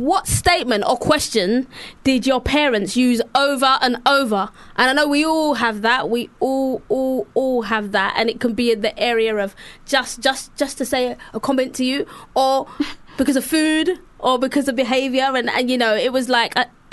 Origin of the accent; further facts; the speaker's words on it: Sierra Leone; she didn't realise I'm really from Sierra Leone.